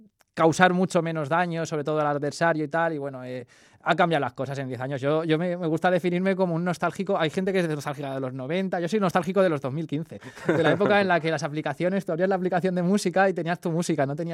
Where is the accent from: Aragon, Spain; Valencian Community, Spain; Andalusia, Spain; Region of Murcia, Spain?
Valencian Community, Spain; Valencia; born there; No, nací allá en Valencia.